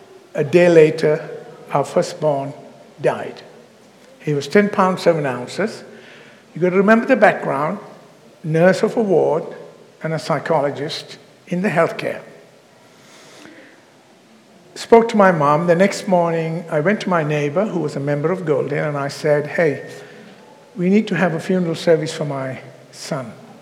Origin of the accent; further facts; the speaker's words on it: England, United Kingdom; my family came from Sri Lanka. We grew up in England.